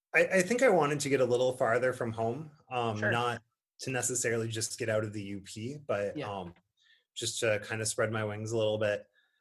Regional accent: Kingsford, Michigan, United States; growing up in Kingsford, you know, I grew up in the Ford Edition, so not far from Kingsford High School.

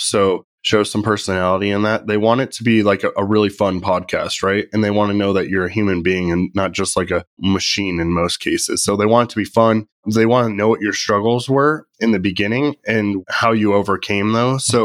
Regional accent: Prescott, Arizona, United States; I'm from Prescott, Arizona.

